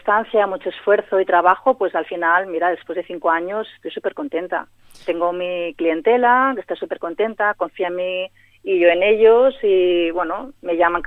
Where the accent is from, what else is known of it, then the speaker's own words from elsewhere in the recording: Blanes, Catalonia, Spain; Yo empecé en un receptivo cuando tenía 22 años, allí en Cataluña, y que yo soy de Blanes.